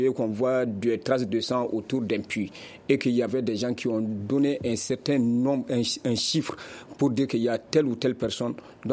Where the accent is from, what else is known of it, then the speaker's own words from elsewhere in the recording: Mali; à nous qui disons que nous sommes des Maliens, à nous qui croyons être les frères, les pères, les fils de ces militaires en tenue, qui se sacrifient corps et âme pour sécuriser ce pays.